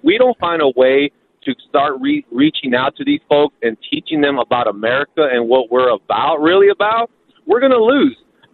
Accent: Texas, United States; also born or lived in California / New York; I live in Virginia now, but I grew up in Texas. I lived in California. I lived in New York.

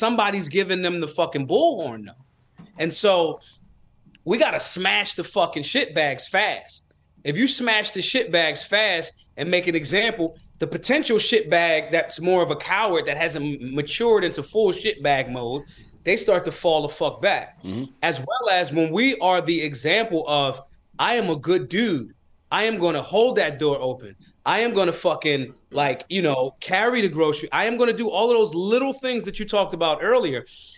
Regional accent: Philadelphia, Pennsylvania, United States; Now, my life was steeped in it because I was raised in Philly.

